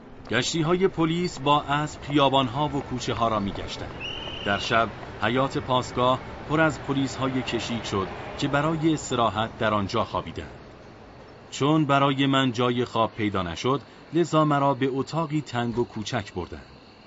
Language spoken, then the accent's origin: Persian; Mashhad, Razavi Khorasan, Iran; حکمی مبنی بر تبعید من به مشهد، یعنی شهر خودم، صادر کرد.